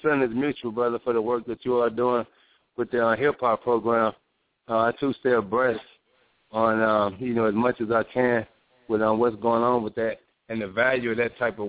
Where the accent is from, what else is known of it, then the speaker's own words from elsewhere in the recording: St. Louis, Missouri, United States; moved away as an adult; now in Phoenix, United States; I'm originally from St. Louis, grew up St. Louis, East St. Louis, but now I'm here in Phoenix, Arizona. Been here for the last seven-plus years, and it's been an interesting journey.